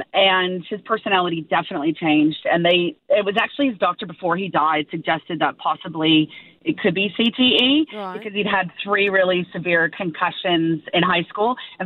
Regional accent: United States; Yeah, so I'm American originally, and my dad played gridiron in high school.

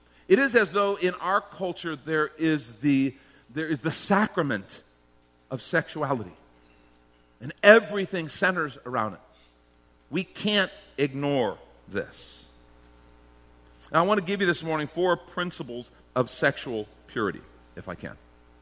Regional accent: Ireland; I am Irish, so I have a temper, all right?

